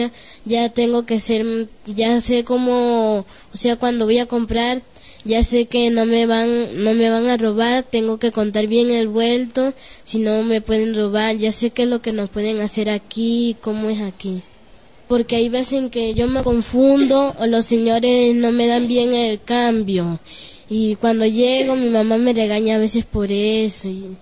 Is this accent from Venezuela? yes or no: yes; Venezuela; pero en verdad soy de aquí, de Venezuela. Yo me siento más de aquí porque tengo 10 años acá.